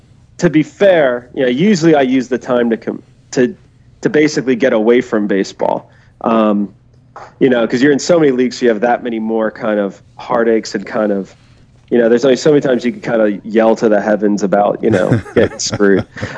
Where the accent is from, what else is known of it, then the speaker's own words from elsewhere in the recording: New Jersey, United States; I grew up in New Jersey, so you know, so New Jersey is like a 2/3 Giant.